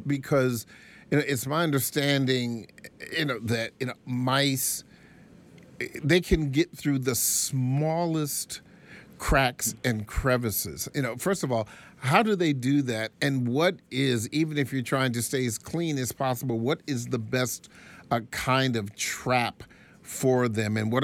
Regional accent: Lanham, Maryland, United States; I remember as a kid, growing up in Lanham

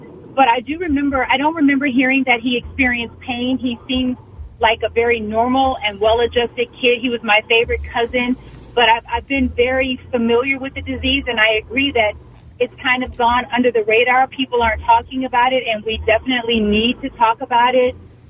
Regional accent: Omaha, Nebraska, United States; Growing up, I'm from Omaha, Nebraska, and I had a cousin who had sickle cell anemia.

